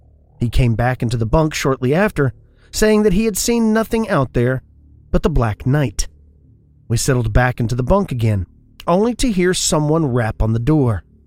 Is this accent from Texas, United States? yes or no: yes; Texas, United States; born or raised there